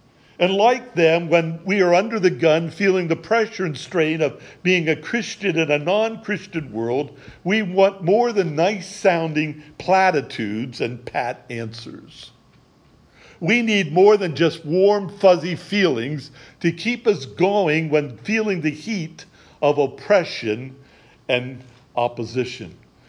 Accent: Missouri, United States; But I'm from Stanley's home state, Missouri.

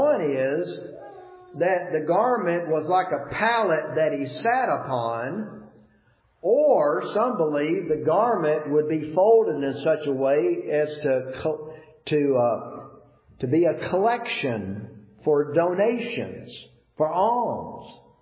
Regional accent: Georgia, United States; I'm from Georgia, and so when I'm on the road to Georgia, I don't want to stop.

